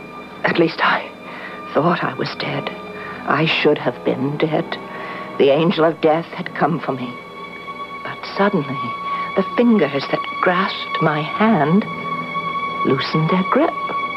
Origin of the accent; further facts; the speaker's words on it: Johnstown, Pennsylvania, United States; When I told you I came from Johnstown, Pennsylvania, you said the name seemed familiar.